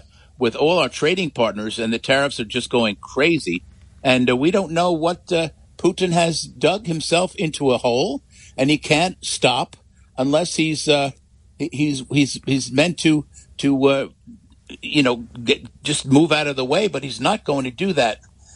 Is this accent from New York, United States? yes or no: yes; New York, United States; I've known this fellow since I'm a New Yorker. Since I'm in my teens